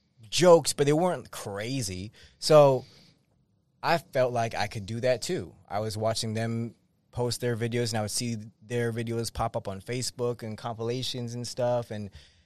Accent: Massachusetts, United States; I'm from Massachusetts. I started making vines in Massachusetts in 2013.

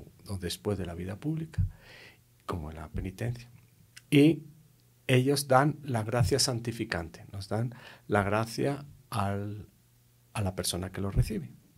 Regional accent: Madrid, Community of Madrid, Spain; moved away as an adult; also born or lived in Brazil; now in Colombia; soy de Madrid, España, no Madrid, Colombia. Solo que vengo de Brasil, pasado 12 años allí, entonces por eso la forma de hablar no es típicamente española, por más que ya ha vuelto

